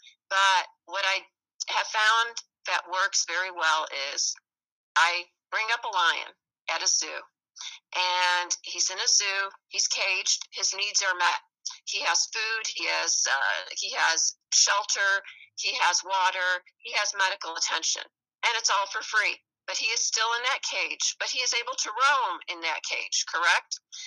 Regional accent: Chicago, Illinois, United States; Well, we're originally from the Chicago area, so I can tell you that, you know, I still have a lot of friends up there

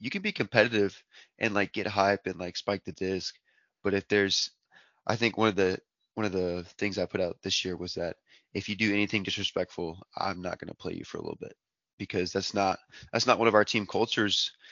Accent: Huntsville, Alabama, United States; Nashville's pretty big, and I'm from Huntsville. So Frisbee's pretty big around here.

